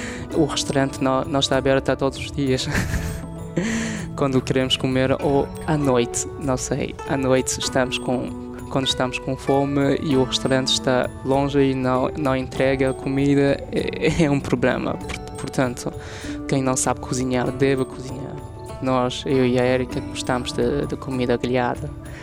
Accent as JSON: {"language": "Portuguese", "region": "Shanghai", "country": "China", "second_language": "Portuguese", "lives_now": "Portugal", "said": "Somos da China, não é? Eu sou de Xangai, eu vivo nesta cidade muito moderna, com tanta gente, mas cá é totalmente diferente."}